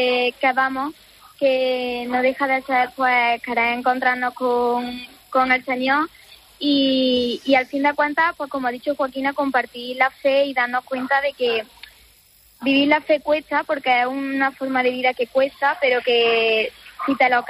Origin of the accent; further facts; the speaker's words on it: Córdoba, Andalusia, Spain; Sí, yo soy de Córdoba capital